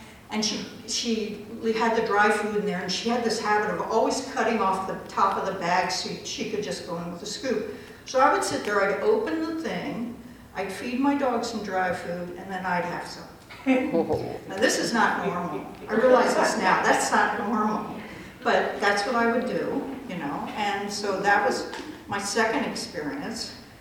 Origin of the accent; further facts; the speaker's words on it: Washington, District of Columbia, United States; born there; So I was born in Washington, D.C. I was a child of two military parents, both medical people.